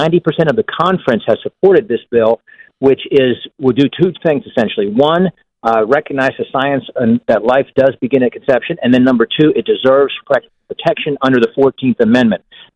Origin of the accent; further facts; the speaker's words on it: Virginia, United States; No Democrat criticized Ralph Northam's stated position in my home state of Virginia just a few years ago